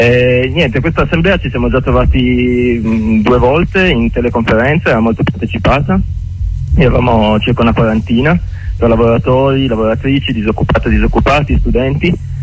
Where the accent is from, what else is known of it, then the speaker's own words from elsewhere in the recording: Ivrea, Piedmont, Italy; io per esempio sono da Ivrea.